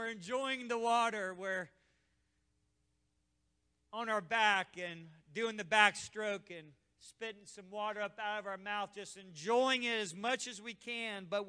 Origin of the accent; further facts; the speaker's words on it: Miami, Florida, United States; started swimming before the age of 2, and that's just how it was growing up in Miami, Florida.